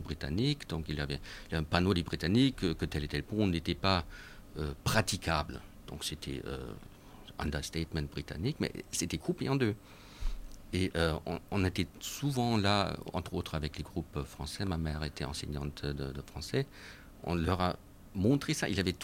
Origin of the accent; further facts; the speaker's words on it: Lüneburg, Lower Saxony, Germany; also born or lived in Lübeck / Göttingen; Moi, je suis né à Lübeck, j'ai grandi à Lüneburg, j'ai fait mes études à Göttingen. Donc, c'était toujours très près de la frontière entre les deux Allemagnes.